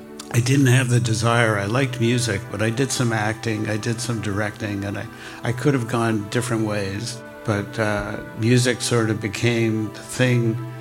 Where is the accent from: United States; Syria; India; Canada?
Canada; Toronto, Ontario; I grew up in Canada, in Toronto.